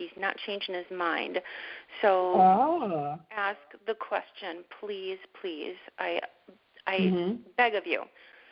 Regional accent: Chicago, Illinois, United States; I'm from the Midwest. I'm a Chicago girl, and I am your straight talking Midwestern love coach girl

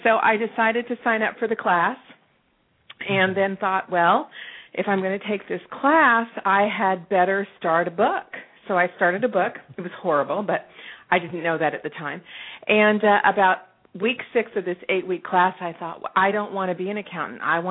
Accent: Los Angeles, California, United States; I was born and raised in Los Angeles, which means I mostly the San Fernando Valley, so I can use the word like as a noun, a verb, or an adjective.

